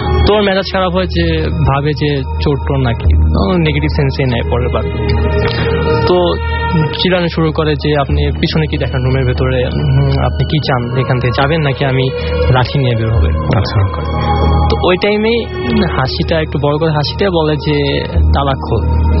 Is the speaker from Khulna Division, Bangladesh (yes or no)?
no; Dhaka, Dhaka Division, Bangladesh; আমি সেগুনবাগিচা থেকে এসেছি।